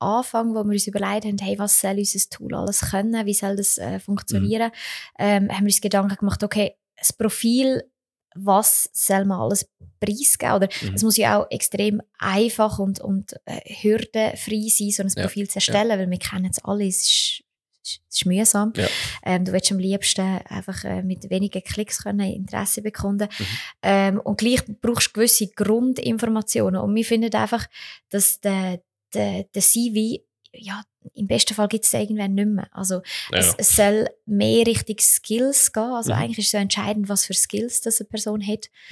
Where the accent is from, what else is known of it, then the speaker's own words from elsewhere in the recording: Switzerland; Und bei uns in der Schweiz ist es halt wirklich, man schreibt das sogar noch auf Bewerbung drauf, bitte senden Sie Ihre Unterlagen mit Foto.